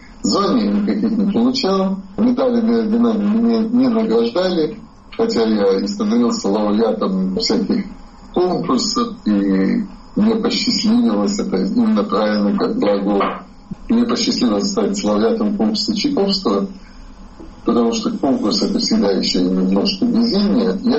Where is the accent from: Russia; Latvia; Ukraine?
Latvia; Я же был из Латвии. Я к чему? Я к тому, что Латвия, которая фактически есть страна моего рождения, есть моя родная территория.